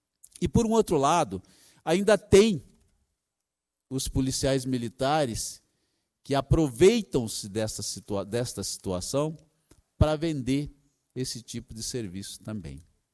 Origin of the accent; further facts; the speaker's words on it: Curitiba, Paraná, Brazil; Eu sou de uma cidade, sou da cidade de Curitiba, estado do Paraná